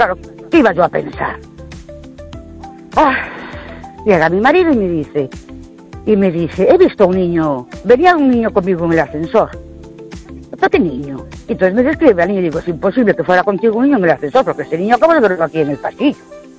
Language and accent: Spanish; Ourense, Galicia, Spain; de Ourense.